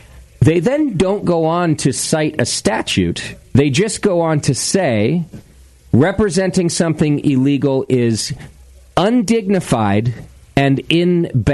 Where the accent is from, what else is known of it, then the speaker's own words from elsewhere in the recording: Utah, United States; We're from Utah. We're proud to be from Utah.